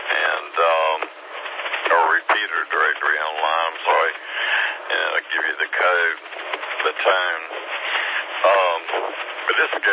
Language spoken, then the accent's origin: English; Greenville, South Carolina, United States; also born or lived in Charleston; I was born and raised in Greenville, and my wife was too, and we've lived here all our lives except for 2.5 years. We lived in Charleston on James Island